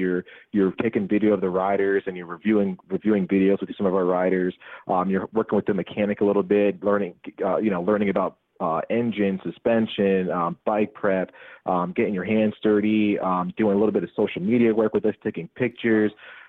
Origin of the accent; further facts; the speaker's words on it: New England, United States; I'm from New England originally, so I think I have to say Patriots.